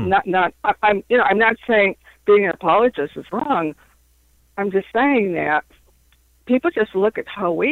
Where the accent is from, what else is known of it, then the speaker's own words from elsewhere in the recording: California, United States; 30 years ago, I grew up in California.